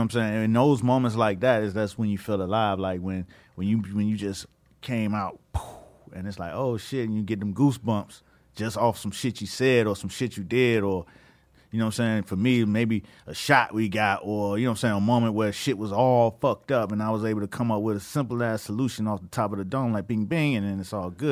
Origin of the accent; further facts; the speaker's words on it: Miami, Florida, United States; And then, of course, I'm from Miami, so I was like, yo, let's put … on because they was in Tallahassee when I was out there.